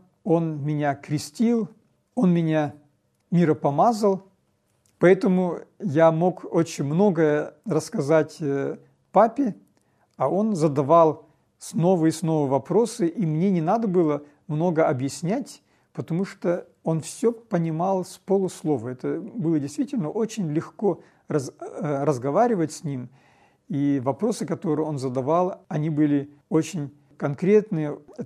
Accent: Karaganda, Karaganda Region, Kazakhstan; Я сам родом из Караганды.

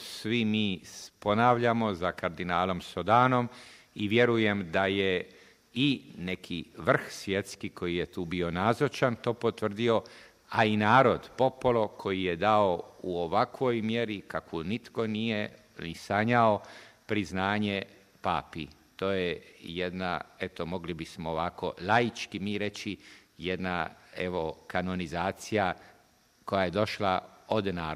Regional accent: Split, Split-Dalmatia County, Croatia; Mogu, evo, i kao Splićanin istaknuti njegov pohod Splitu

